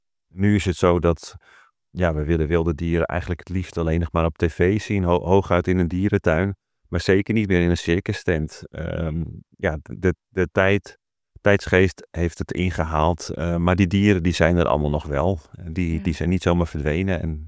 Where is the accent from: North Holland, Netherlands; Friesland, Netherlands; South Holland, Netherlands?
North Holland, Netherlands; Langedijk; born there; also born or lived in Amsterdam; now in Heerhugowaard, Netherlands; Ben, zoals je al zei, geboren in Langedijk. Daarna heb ik lang op andere plekken gewoond, onder meer in Amsterdam. Uiteindelijk kwam ik toen weer terug in waar ik nu woon, Heergewaard, eigenlijk vlakbij Langedijk. En weer midden tussen de weilanden en het Noord-Hollandse, het West-Friese polderland.